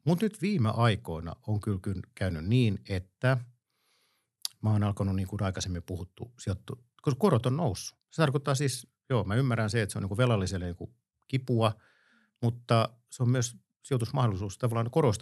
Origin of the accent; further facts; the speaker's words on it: Luvia, Satakunta, Finland; also born or lived in Espoo / Kauniainen; now in Helsinki, Finland; Mä oon siis kotoisin Luvialta Pori ja Rauman välistä